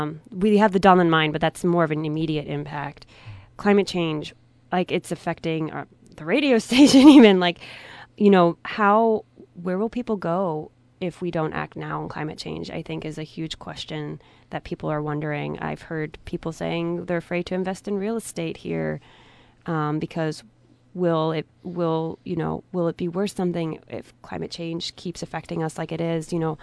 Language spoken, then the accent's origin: English; the South, United States; I grew up in the East Coast, near the East Coast in the South, and we've had mining.